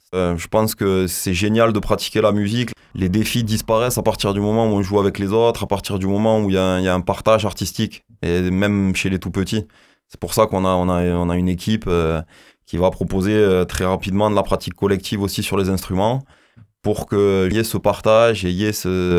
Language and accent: French; Rieux, Occitanie, France; j'ai grandi à Rieux, j'ai commencé la musique ici.